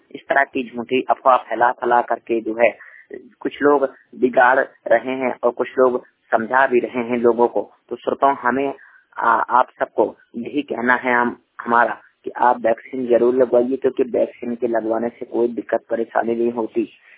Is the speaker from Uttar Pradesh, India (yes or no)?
yes; Banda, Uttar Pradesh, India; जिला बांदा प्रदेश से।